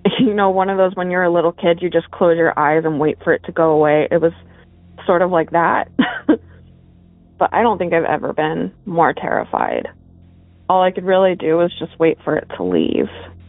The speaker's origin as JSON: {"language": "English", "region": "Arizona", "country": "United States", "tie": "born or raised there", "said": "So I grew up in Arizona. My parents purchased a new build home in the early 90s."}